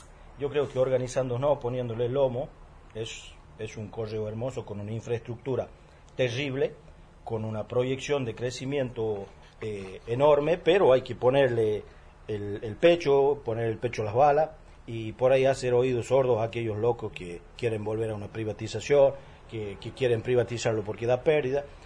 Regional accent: La Rioja, Argentina; Yo soy jefe de una sucursal de correo de una localidad de la de la provincia de La Rioja, ¿no? Que queda distante 340 kilómetros de la capital de La Rioja. Un pueblo, 2.000 habitantes, de la metido ahí en la precordillera

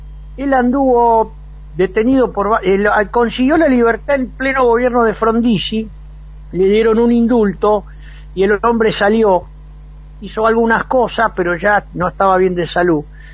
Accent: Mar del Plata, Buenos Aires Province, Argentina; Conozco toda esa historia porque yo soy de Mar del Plata.

